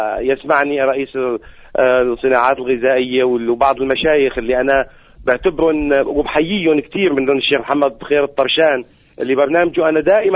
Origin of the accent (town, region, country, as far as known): Aleppo, Aleppo Governorate, Syria